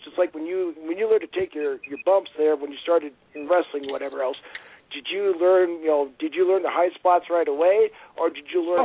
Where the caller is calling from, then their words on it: South Dakota, United States; I'm South Dakota.